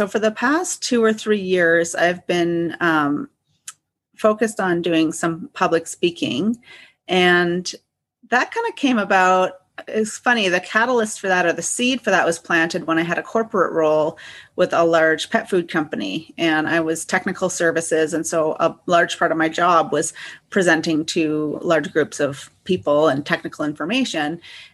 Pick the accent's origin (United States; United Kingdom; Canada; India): Canada; Guelph, Ontario; they're called Guelphites. So I was born and raised in Guelph.